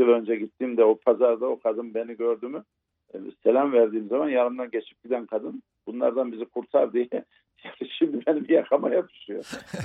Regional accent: Erzurum, Turkey; ben memleketimde sormuyorum ki gideyim Erzurum'da sorayım.

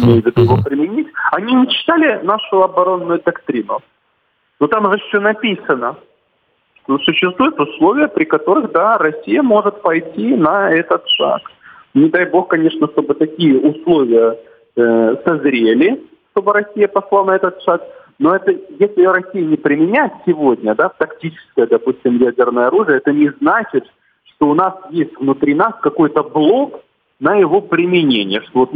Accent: Crimea, Ukraine; как крымчанин крымчанину

